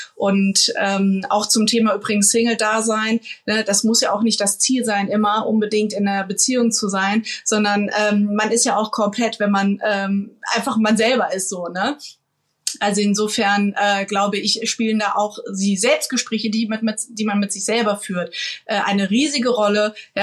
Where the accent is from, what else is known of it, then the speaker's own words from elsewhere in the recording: Frankfurt, Hesse, Germany; früher als Kind waren wir in Hessen, ich komme aus Frankfurt